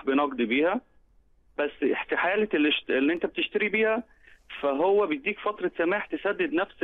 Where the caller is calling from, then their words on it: Egypt; السؤال الرابع، عندنا في مصر هنا في حاجة اسمها فيزا مشتريات